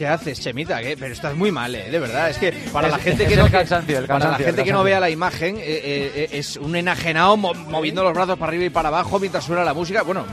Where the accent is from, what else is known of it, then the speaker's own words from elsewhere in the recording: Asturias, Spain; Ya aquí somos asturianos, no somos de Gijón, Oviedo, de Avilés, tal, ya somos todos asturianos.